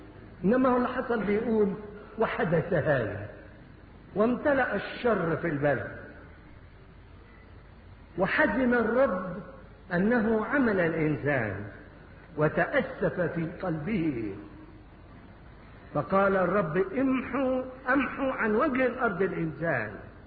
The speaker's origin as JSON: {"language": "Arabic", "country": "Egypt", "said": "الجليل ده زي عندنا في مصر حتت فقيرة"}